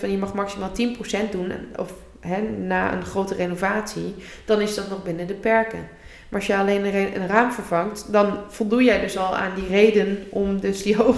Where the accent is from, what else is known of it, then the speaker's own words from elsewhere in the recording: Netherlands; Wij als Nederlanders hebben het hier ook nog beter gehad.